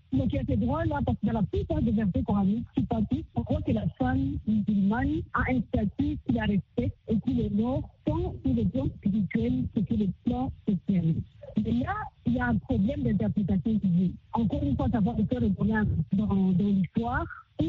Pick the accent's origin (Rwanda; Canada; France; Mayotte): Rwanda; mes droits en tant que Rwandais, mais aussi à mes droits en tant que femme musulmane.